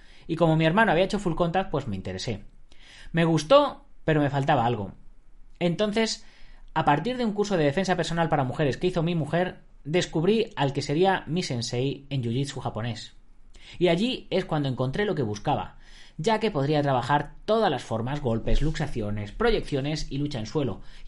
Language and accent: Spanish; Barcelona, Catalonia, Spain; born there; now in Lleida, Spain; Pues nací en Barcelona, he vivido los últimos 14 años en Lleida